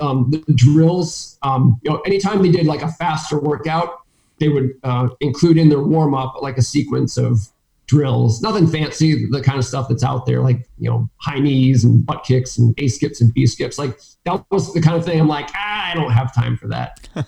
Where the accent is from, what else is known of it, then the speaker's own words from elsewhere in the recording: New Hampshire, United States; So I grew up in New Hampshire and, you know, ran competitively in high school.